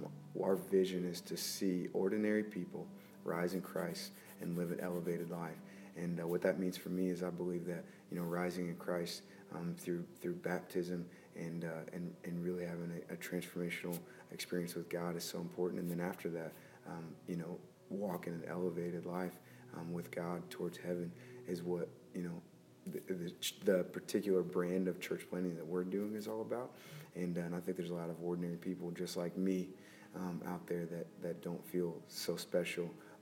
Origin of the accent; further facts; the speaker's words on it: Columbus, Indiana, United States; now in Michigan, United States; Well, so I'm originally from Columbus, Indiana, just about 45 minutes south of Indianapolis.